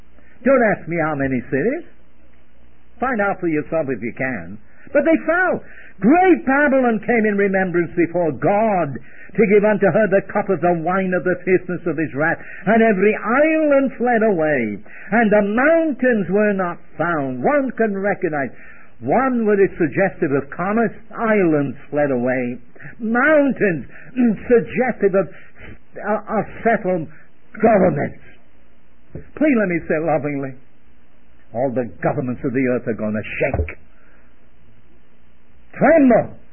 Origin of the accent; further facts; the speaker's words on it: England, United Kingdom; Kind of humbling to me, being an Englishman.